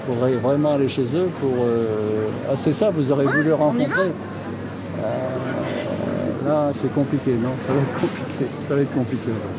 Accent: Clisson, Pays de la Loire, France; born there; Donc, je suis né à Clisson, ancien commerçant en plus.

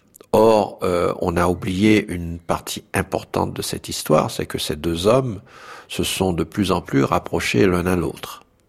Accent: Brooklyn, New York, United States; À Brooklyn, je suis entouré de Noirs.

